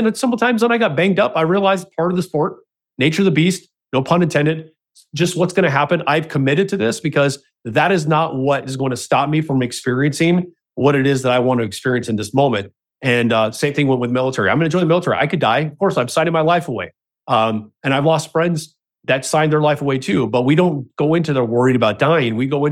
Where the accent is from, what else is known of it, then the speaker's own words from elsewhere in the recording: Anaheim, California, United States; I grew up in Anaheim, so the Angels were my go-to team.